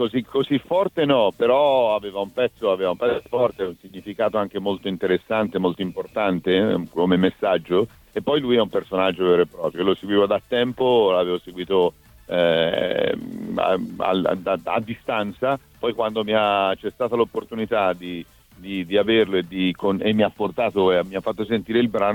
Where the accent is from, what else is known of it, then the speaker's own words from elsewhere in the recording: Florence, Tuscany, Italy; e poi da buon fiorentino